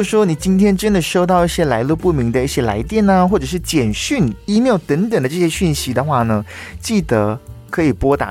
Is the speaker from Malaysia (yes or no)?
yes; Malaysia; now in Taiwan; 像我来自马来西亚嘛，从2015年到现在2023年，这8年的时间